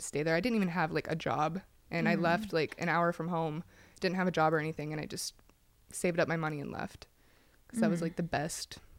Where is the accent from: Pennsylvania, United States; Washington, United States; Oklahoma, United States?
Pennsylvania, United States; Yes, I grew up in Pennsylvania. And I grew up in a little trailer with my family there.